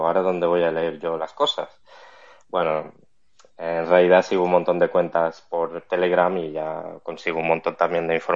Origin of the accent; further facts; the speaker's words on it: Ukraine; Yo desde mi punto de vista, como ucraniano